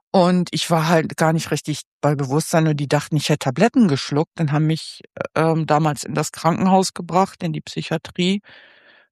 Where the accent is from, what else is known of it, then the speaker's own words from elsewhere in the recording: Lower Saxony, Germany; Ich komme aus dem Ostfriesischen